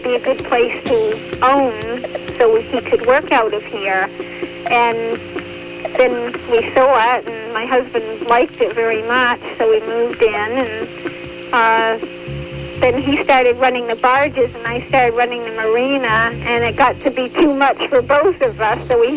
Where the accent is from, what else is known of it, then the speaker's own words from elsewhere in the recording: Chatham, New Jersey, United States; moved away as an adult; also born or lived in Connecticut / New Hampshire; I was born and raised in Chatham.